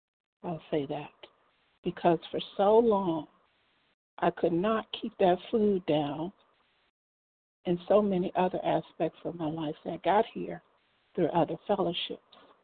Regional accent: Maryland, United States; I'm from Maryland.

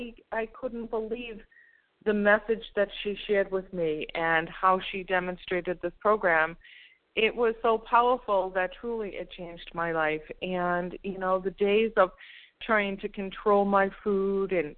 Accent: Massachusetts, United States; I'm from Massachusetts, recovered compulsive overeater, and grateful to be here.

